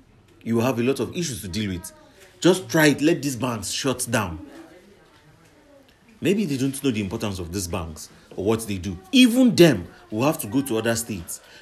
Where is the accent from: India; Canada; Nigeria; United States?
Nigeria; I have every right to vote for who I want to vote for as a Nigerian.